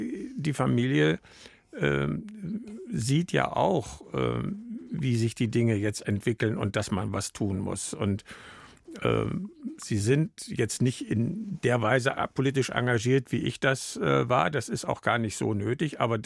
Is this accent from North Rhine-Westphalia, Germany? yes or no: yes; North Rhine-Westphalia, Germany; Aber ich komme aus Nordrhein-Westfalen